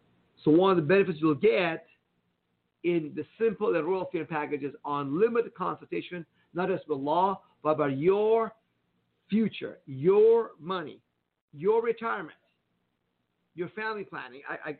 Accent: Iran; now in United States; I grew up in Iran. People wonder, who are you anyhow … with this weird Iranian name?

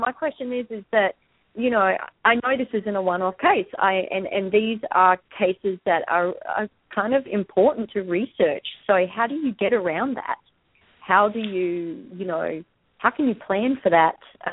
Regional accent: Australia; now in Hawaii, United States; I don't sound Hawaiian. I'm from Australia, so don't be put off by that, please.

